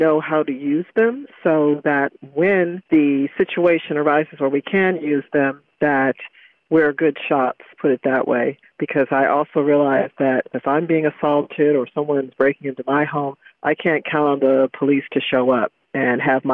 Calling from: Seattle, Washington, United States; I'm calling from Seattle.

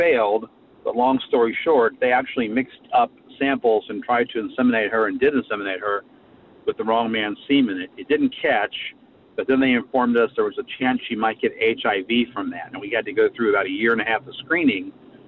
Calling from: Chicago, Illinois, United States; I'm calling from Chicago.

